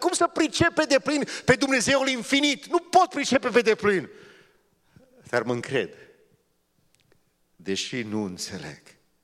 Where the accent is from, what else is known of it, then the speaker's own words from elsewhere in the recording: Romania; Nu numai că suntem români.